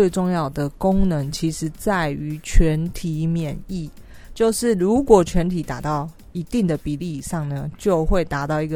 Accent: Taiwan; 我是台湾人

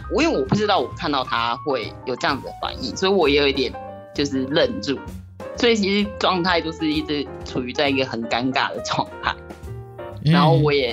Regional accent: northern Taiwan, Taiwan; 因为我是北部人嘛，然后我为了他要搬去台中然后生活，

